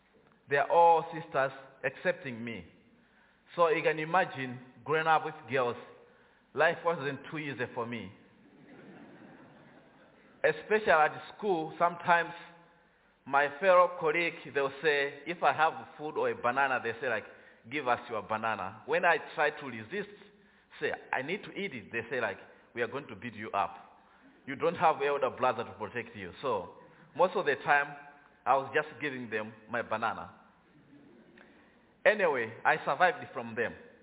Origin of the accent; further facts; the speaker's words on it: Malawi; I'm from Malawi. If you are not familiar with where Malawi is in southeast Africa, bordered by Mozambique, Zambia, and Tanzania.